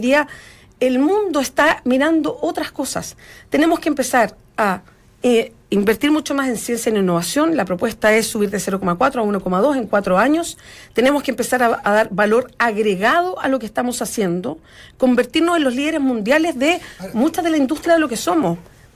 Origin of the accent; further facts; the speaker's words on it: Chile; para encontrarnos como chilenos